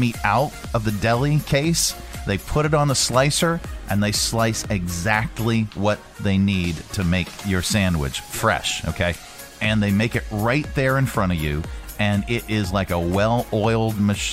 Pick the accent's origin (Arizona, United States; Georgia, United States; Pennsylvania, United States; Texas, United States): Pennsylvania, United States; and when you know I was from Pennsylvania and I was not familiar with Jersey Mike's at the time